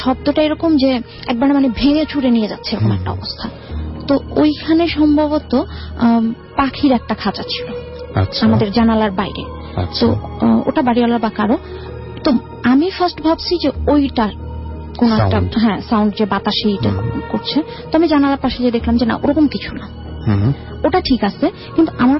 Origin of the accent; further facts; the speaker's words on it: Dhaka, Dhaka Division, Bangladesh; রামপুরা থেকে এসেছি।